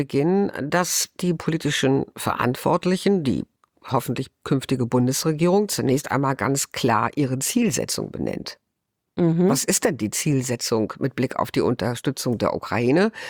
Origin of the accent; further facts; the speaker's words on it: Germany; Und das ist etwas, was wir als Deutsche wirklich nicht wahrhaben wollten.